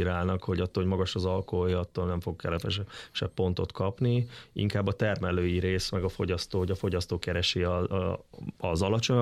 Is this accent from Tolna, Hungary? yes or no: yes; Szekszárd, Tolna, Hungary; ami így szekszárdiként azért egy nagy büszkeség volt